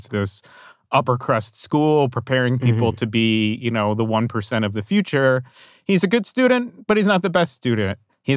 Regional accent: New Jersey, United States; I grew up in New Jersey in the 1980s.

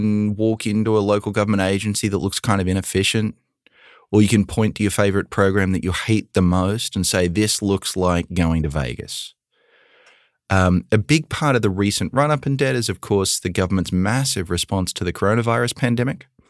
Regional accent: Australia; I grew up in Australia with very little student debt because the government paid for most of my education.

